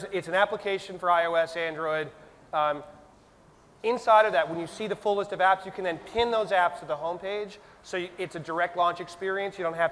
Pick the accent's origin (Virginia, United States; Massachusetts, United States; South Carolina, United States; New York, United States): Massachusetts, United States; Boston; a company that recently moved to my hometown in Boston, Massachusetts.